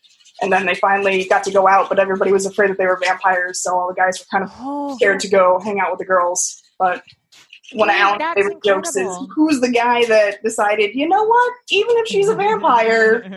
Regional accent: New Orleans, Louisiana, United States; I'm from New Orleans.

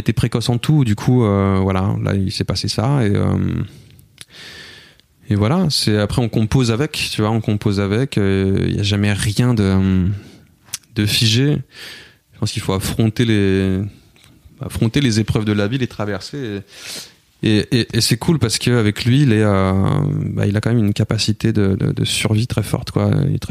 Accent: Cergy, Île-de-France, France; mais on a grandi à Cergy

